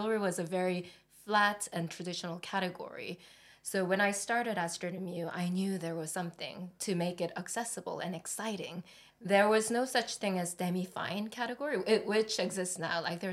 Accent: South Korea; also born or lived in United States; I grew up between Korea and the US, as you can tell from my accent.

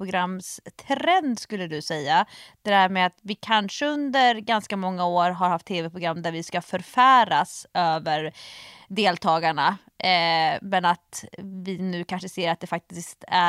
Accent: Nacka, Stockholm County, Sweden; Och i Nacka, där jag är uppvuxen

